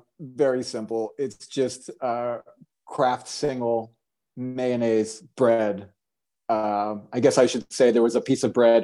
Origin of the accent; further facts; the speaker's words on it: Orlando, Florida, United States; I grew up in Orlando, Florida.